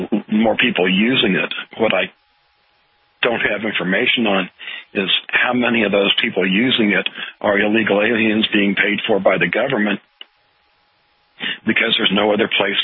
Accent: Beaumont, Texas, United States; I looked up the current population of my hometown, Beaumont, Texas, and it's 115,000 and change.

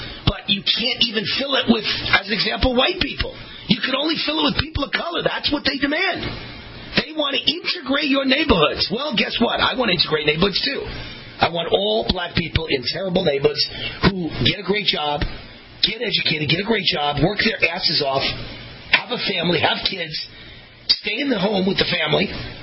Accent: Mount Vernon, New York, United States; Because as a kid, I grew up in Mount Vernon, New York, the city of homes.

